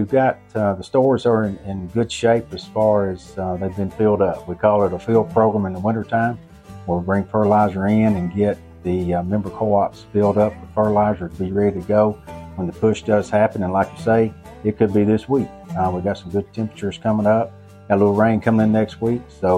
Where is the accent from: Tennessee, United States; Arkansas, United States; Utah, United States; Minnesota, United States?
Tennessee, United States; I grew up in Coffee County, Tennessee.